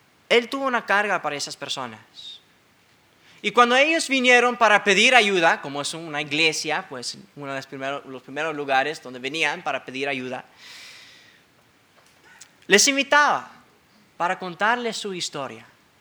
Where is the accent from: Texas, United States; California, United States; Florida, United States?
California, United States; En la ciudad donde yo crecí, en California